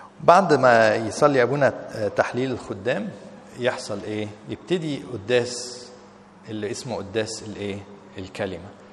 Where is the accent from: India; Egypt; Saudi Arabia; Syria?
Egypt; وطبعا حلمنا احنا كلنا كمصريين ان احنا نسكن على ايه؟ على الميه